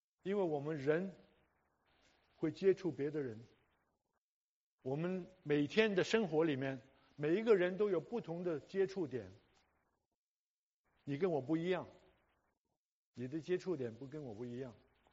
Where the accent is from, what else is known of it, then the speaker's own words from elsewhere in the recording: China; 莫里森把圣经翻译成中文，所以我们中国人开始的时候有圣经可以读。